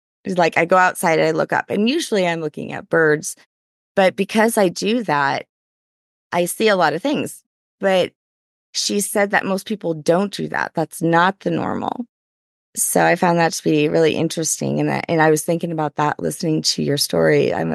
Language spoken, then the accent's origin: English; New Orleans, Louisiana, United States; now in Colorado, United States; You know, so I am originally from New Orleans.